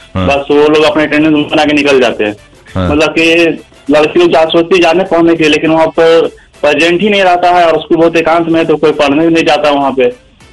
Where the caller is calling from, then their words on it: Nawada, Bihar, India; तो हम लोग मेरे गांव में ही जैसे देख लिया हाई स्कूल को